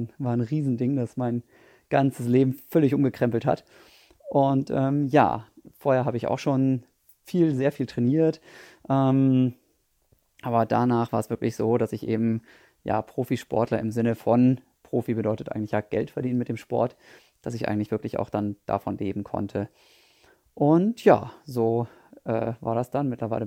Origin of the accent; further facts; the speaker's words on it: Osnabrück, Lower Saxony, Germany; Ich bin in Osnabrück in Niedersachsen aufgewachsen mit 3 Geschwistern.